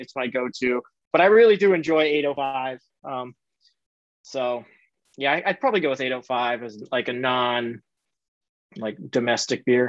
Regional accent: Meriden, Connecticut, United States; I grew up here in Connecticut in a town called Meriden, which is it's about 20 minutes outside of Hartford in New Haven.

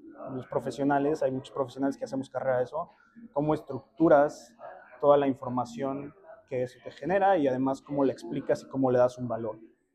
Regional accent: Mexico City, Mexico; now in New York, United States; Yo soy de la Ciudad de México y creo que Nueva York es una ciudad que te permite muchas cosas.

